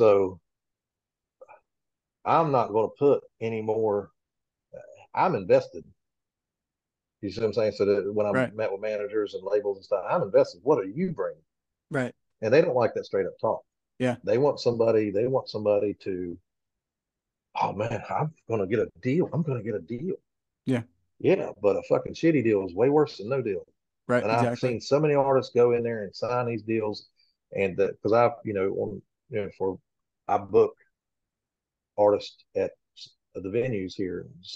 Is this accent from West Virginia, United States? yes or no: yes; West Virginia, United States; I'm Texas. I'm not. I'm from West Virginia, live in North Carolina.